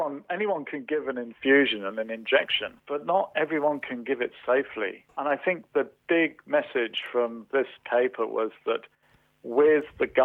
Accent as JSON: {"language": "English", "country": "United Kingdom", "moved": "yes", "lives_now": "Australia", "said": "I, as you can tell from my accent, I came from the United Kingdom"}